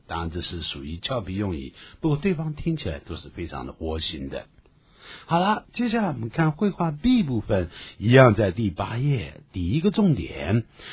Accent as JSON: {"language": "Chinese", "country": "China", "said": "就你在这边去常听到我们中国人会讲 thank"}